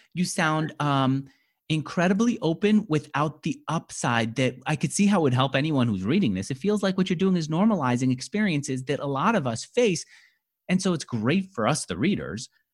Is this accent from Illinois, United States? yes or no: no; New York, United States; that's the belief I had growing up in New York.